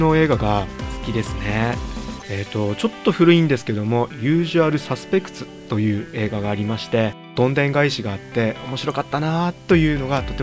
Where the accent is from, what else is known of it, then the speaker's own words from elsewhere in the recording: Hiraka, Aomori, Japan; 平賀町出身です。